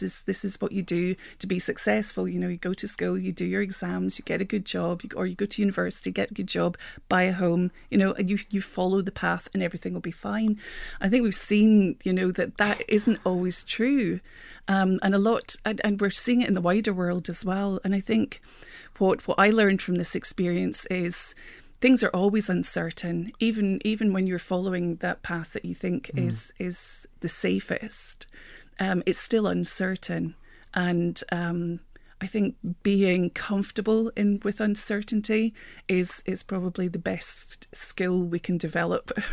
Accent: United Kingdom; I grew up in Thatcher's Britain

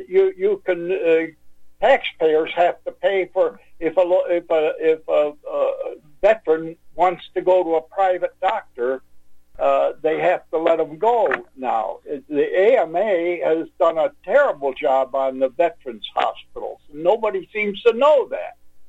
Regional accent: New York, United States; the doctor would come to the house where I grew up in New York, in a country farm town.

